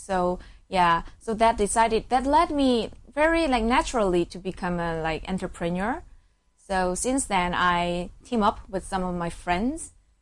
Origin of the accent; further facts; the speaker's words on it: South Korea; I'm from South Korea